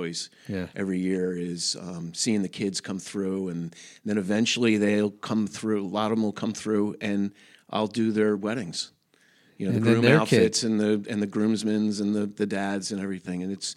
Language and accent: English; Princeton, United States; now in Rehoboth, United States; I was born and raised in Princeton, and I've been around the country a little bit, working here and there, and I've been in Rehoboth for 15 years.